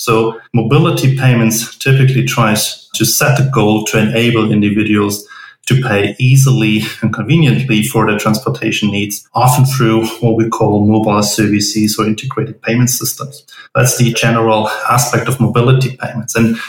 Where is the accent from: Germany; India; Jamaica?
Germany; accent: German; English is a second language; probably here for my accent, I'm German.